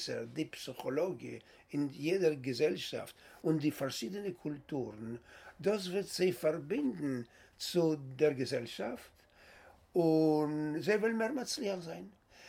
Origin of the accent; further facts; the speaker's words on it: Buenos Aires, Argentina; German is a second language; moved away; also born or lived in Israel / United States; Buenos Aires. Von dort bin ich gekommen in Kibbutz und gewesen in Kibbutz etliche Jahre.